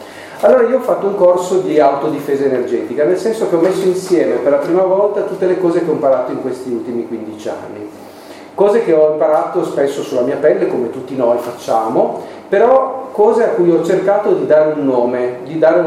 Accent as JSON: {"language": "Italian", "town": "Aosta", "region": "Aosta Valley", "country": "Italy", "tie": "born there", "said": "sono nato ad Aosta 48 anni fa"}